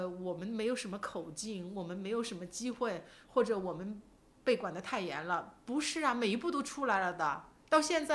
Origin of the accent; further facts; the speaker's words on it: Chongqing, China; 我们重庆人叫业务，知道吗？我们重庆人说。